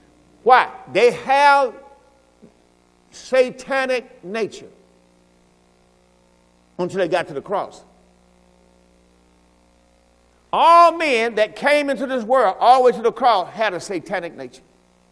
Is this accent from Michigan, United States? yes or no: no; Mississippi, United States; Listen, man, I'm from Mississippi, plantation, cotton field, come on.